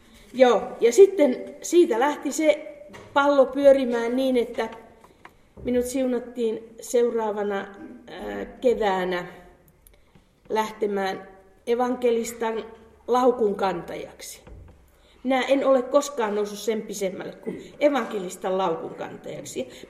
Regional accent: Pihlajavesi, Central Finland, Finland; No mä oon syntynyt tuolla Pihlajavedellä, eli ei kaukanakaan täältä, mutta kuitenkin Keski-Suomessa. Minulla on ollut koti, rintamamiestila, meitä oli 4 lasta, minä ainoana tyttärenä. Ja kotini on ollut luterilaispohjainen.

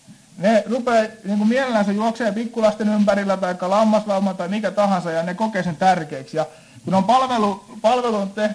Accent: Tyrvää, Pirkanmaa, Finland; Kun taas meillä Tyrväällä on semmoinen, että puhutaan, niin aina jätetään semmoinen hiuksen hieno tauko

